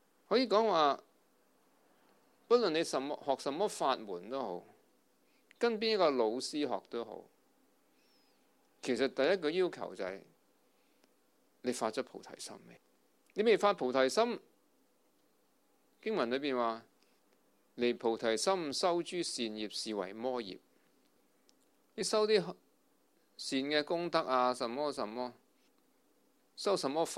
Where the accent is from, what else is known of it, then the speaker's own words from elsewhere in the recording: Hong Kong; 其实我们香港人很多都很辛苦